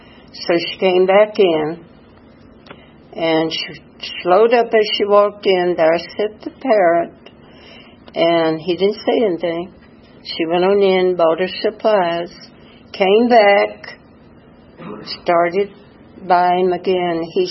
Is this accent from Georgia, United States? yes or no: yes; LaGrange, Georgia, United States; born there; that I was born in LaGrange, Georgia, married at 16, had three children.